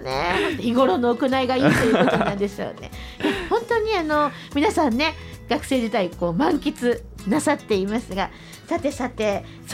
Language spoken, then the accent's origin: Japanese; Kyoto, Japan; 私はね、京都から出たことがないので、ずっと京都住んでるので、